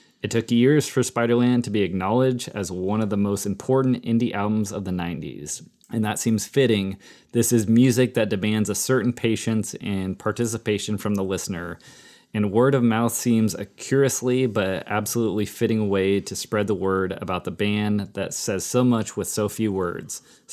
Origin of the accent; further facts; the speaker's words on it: Louisville, Kentucky, United States; Like, obviously we know them, we're from Louisville.